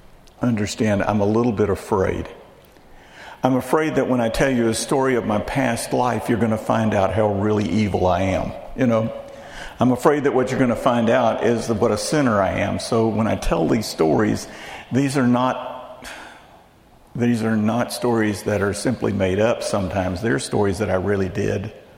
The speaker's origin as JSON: {"language": "English", "region": "Texas", "country": "United States", "tie": "born or raised there", "said": "And in my hometown, in Texas, there was one thing that made our town distinct."}